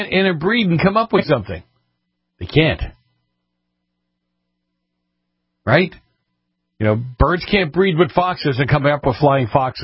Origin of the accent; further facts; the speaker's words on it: Boston, Massachusetts, United States; Well, I grew up in the north end of Boston.